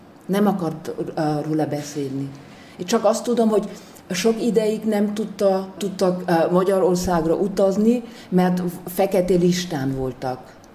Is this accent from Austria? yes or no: yes; Vienna, Austria; born there; first language German; Hungarian is a second language; Én 57-ben születtem Bécsben.